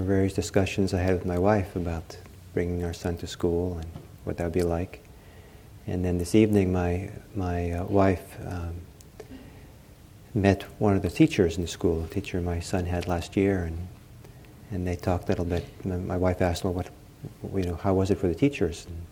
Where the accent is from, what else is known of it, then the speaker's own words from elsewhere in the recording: Norway; because I'm Norwegian. I was born in Norway.